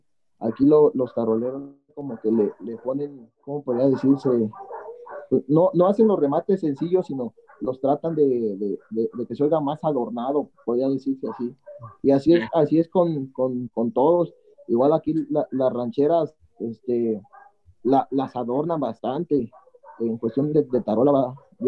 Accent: Oaxaca, Mexico; Yo soy de aquí, mi pueblo se llama Lalistague de Cabrera. Ese, digamos, podría decirse, bueno, aquí Oaxaca se divide por regiones, y pues nosotros estamos en la región del centro.

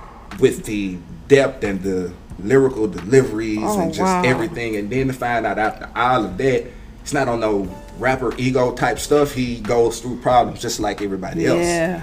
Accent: Arkansas, United States; So we're both from Arkansas, right?

